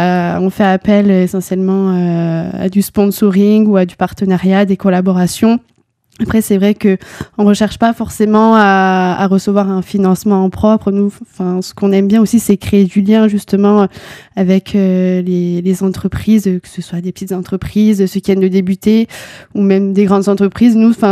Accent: Bayonne, Nouvelle-Aquitaine, France; Alors moi, du coup … je viens de Bayonne.

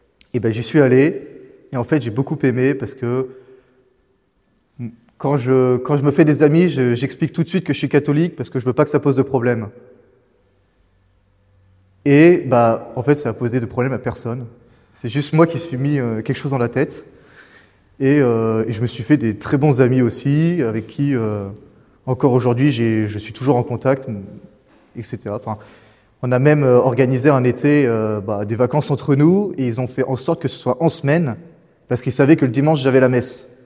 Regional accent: Blanzay, Nouvelle-Aquitaine, France; Je suis du Poitou. J'habite dans un petit village qui s'appelle Blanzé, dans le 86. Petit village de 800 habitants, mais une grande paroisse.

